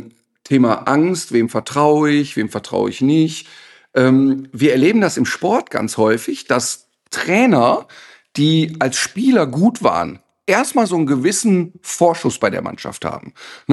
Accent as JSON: {"language": "German", "region": "North Rhine-Westphalia", "country": "Germany", "tie": "born or raised there", "said": "ich bin im Ruhrpott aufgewachsen"}